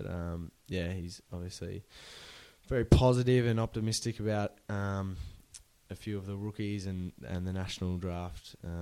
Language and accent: English; Australia; growing up in Australia, sport's a great part of lifestyle